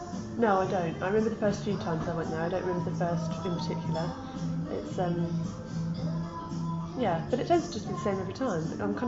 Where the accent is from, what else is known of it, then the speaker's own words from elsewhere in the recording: Haslemere, South East England, United Kingdom; now in Brighton, United Kingdom; Haslemere in Surrey, which is shit in comparison to Brighton. It's, yeah. Yeah, very conservative, very boring town.